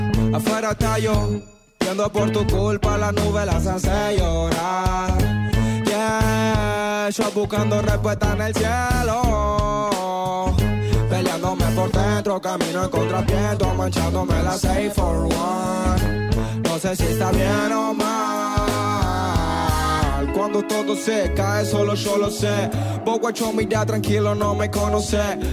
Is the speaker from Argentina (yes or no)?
yes; Buenos Aires, Argentina; Bienvenido al barrio La Boca … el barrio el que soy oriundo, donde yo nací, donde me formé, donde me hicieron ser quien soy, donde me junté con mi ñeri, con mi padre, donde viví toda mi vida.